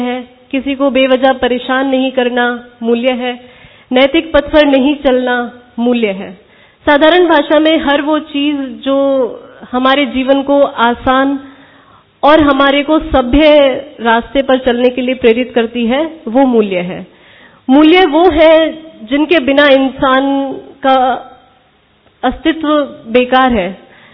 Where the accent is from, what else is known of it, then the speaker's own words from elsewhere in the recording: Govindgarh, Rajasthan, India; जैसे हमारे कस्बे में, गोविंदगढ़ जिला अलवर की रहने वाली हूँ